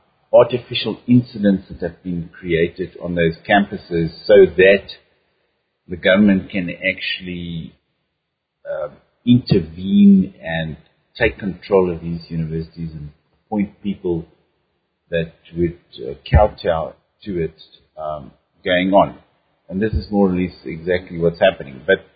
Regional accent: South Africa; I grew up here in South Africa. I was born here, and then I, you know, went to an Afrikaans high school, and then I went to a fairly left-wing English university

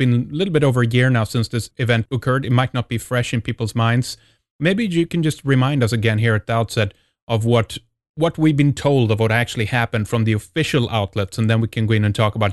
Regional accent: Sweden; from Sweden

